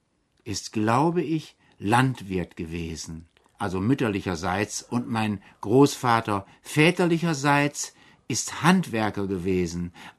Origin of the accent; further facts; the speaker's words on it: Bielefeld, North Rhine-Westphalia, Germany; Wenn ich an die Zeiten meiner Kindheit in Bielefeld denke